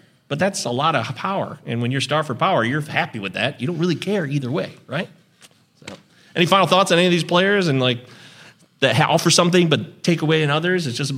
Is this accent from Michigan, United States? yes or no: yes; Detroit, Michigan, United States; I'm from Detroit. Metro Detroit.